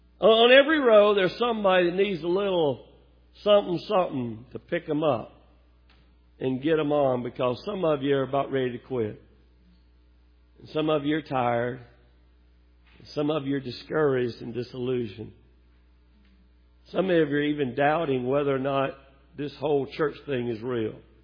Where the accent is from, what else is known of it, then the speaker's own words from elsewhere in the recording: Alabama, United States; I'm from Alabama. Everybody say, help him, Jesus. And if you need a translator, there'll be a couple of deep southern colloquialisms in this message.